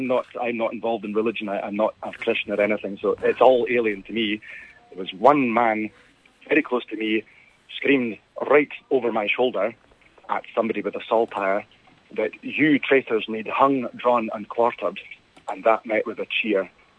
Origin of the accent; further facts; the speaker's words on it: Scotland, United Kingdom; as I'm from the Highlands, effectively